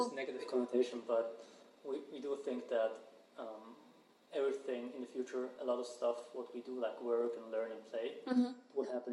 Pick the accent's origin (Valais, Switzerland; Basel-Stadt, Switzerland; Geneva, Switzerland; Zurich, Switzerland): Zurich, Switzerland; now in San Francisco, United States; So I was born and raised in Zurich.